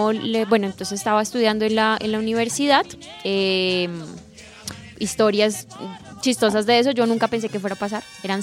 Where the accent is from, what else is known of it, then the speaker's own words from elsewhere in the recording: Colombia; voy a tocar cosas de mi tierra, ¿sí? Uh-huh. De compositores colombianos